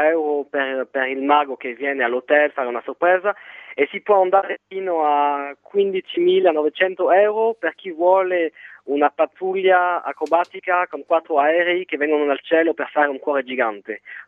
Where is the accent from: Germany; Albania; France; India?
France; Italian is a second language; also born or lived in Italy; anche se sono francese, sono stato fortunato di vivere 4 anni in Italia, ero vicino a Venezia